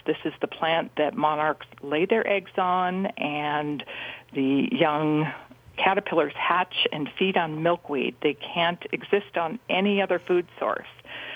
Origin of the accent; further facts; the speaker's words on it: Wisconsin, United States; also born or lived in Illinois; So growing up in the Midwest, in Wisconsin and Illinois, I remember my parents every year would take us on day trips over to the Mississippi River.